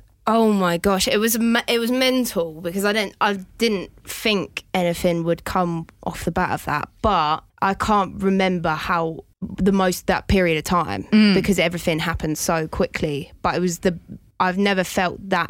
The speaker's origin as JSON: {"language": "English", "town": "Chatham", "region": "South East England", "country": "United Kingdom", "tie": "born or raised there", "said": "Born and bred. Can't take the Chatham out of me, unfortunately. It's never gonna go. But no, I love my hometown."}